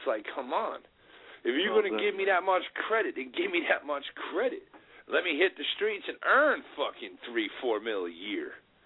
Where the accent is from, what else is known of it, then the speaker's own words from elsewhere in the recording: New Jersey, United States; Jersey? Oh, shit. My hometown. Where? Oh, shit. That's my state.